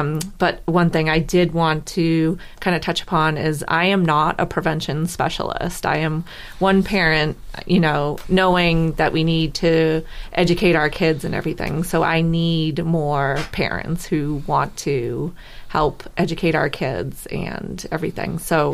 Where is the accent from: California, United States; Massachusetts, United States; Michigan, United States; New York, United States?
Massachusetts, United States; Rockland; I'm from Rockland